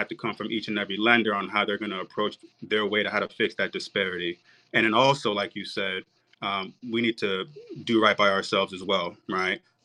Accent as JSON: {"language": "English", "region": "New Jersey", "country": "United States", "tie": "born or raised there", "said": "I'm from Jersey, born and raised. So not too far from you."}